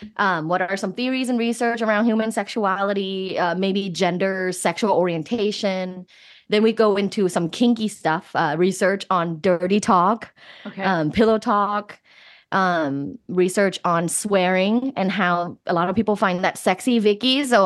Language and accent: English; Thailand; You know, I'm originally from Thailand